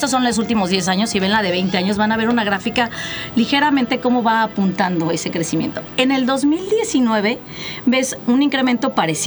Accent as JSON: {"language": "Spanish", "region": "Mexico City", "country": "Mexico", "moved": "as an adult", "said": "soy originaria de la Ciudad de México. Tengo creo que más de 22 años en la Bahía"}